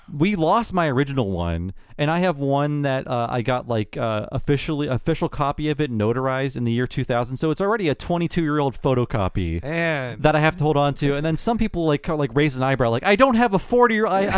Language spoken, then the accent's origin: English; New Hampshire, United States; moved away as an adult; now in Boston, United States; Growing up in New Hampshire, getting my first license sucked and took forever.